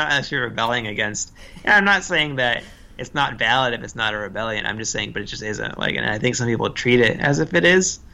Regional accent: the South, United States; I grew up in the American South.

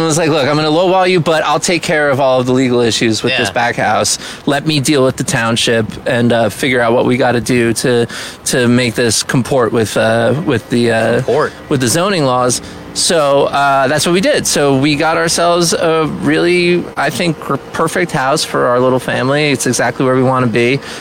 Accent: Asbury Park, New Jersey, United States; I was in a punk band, though, so I was like, I'm from the heart of Asbury Park.

